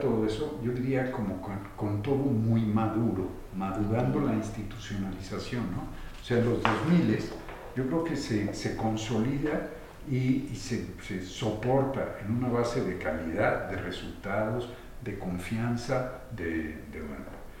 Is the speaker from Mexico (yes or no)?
yes; Guadalajara, Jalisco, Mexico; mucho gusto, vengo de Guadalajara